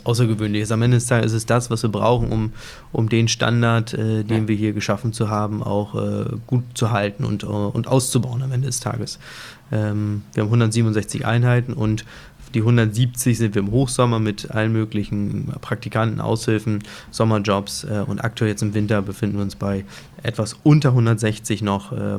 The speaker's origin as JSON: {"language": "German", "region": "Hamburg", "country": "Germany", "tie": "born or raised there", "said": "Auch früher hätte ich immer Festland gesagt, ich bin Hamburger Jung, aber mittlerweile hat sich's komplett gedreht."}